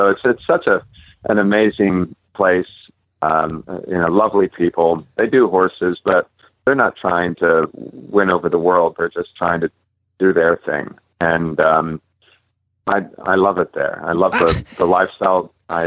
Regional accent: United States; Everybody over there knows that I'm an American, but at least now they can understand me.

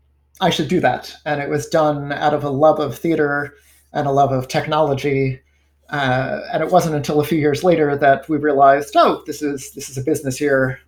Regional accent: New York, United States; So it turned out I grew up in Rockland County.

